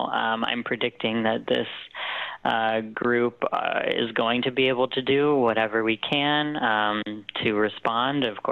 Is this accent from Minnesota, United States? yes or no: no; Berkeley, California, United States; now in Portland, United States; I am based in Portland, Oregon right now, but I am originally from Berkeley, California, actually.